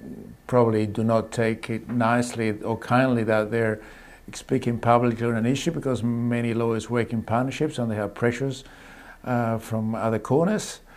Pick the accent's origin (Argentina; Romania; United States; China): Argentina; moved away as an adult; now in New Zealand; I grew up in Argentina. I arrived in New Zealand in 1990.